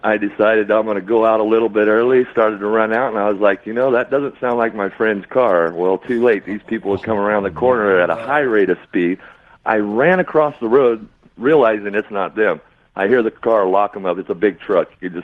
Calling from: Modesto, California, United States; from Modesto, California.

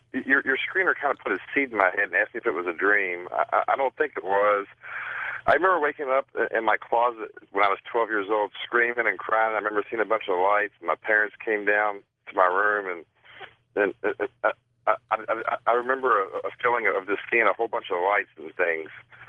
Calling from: Naples, Florida, United States; Hey, this is … I'm calling from Naples, Florida.

